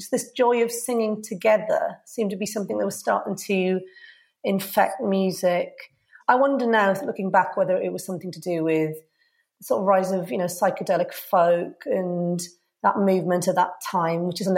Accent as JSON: {"language": "English", "region": "Wales", "country": "United Kingdom", "said": "I'm from Wales"}